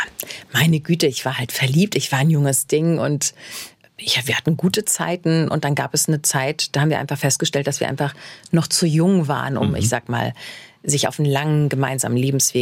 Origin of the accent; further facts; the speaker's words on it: Hamburg, Germany; Ich sagte, ich bin in Hamburg groß geworden.